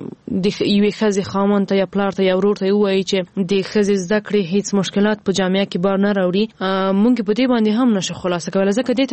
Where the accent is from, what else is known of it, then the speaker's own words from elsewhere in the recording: Ghazni, Afghanistan; ما په خپل ولایت کې چې زه هم د غزنی یم